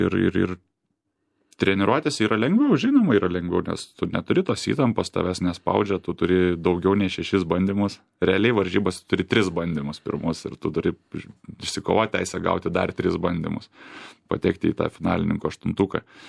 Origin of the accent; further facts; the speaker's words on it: Vilkija, Kaunas County, Lithuania; Taip, aš iš Vilkijos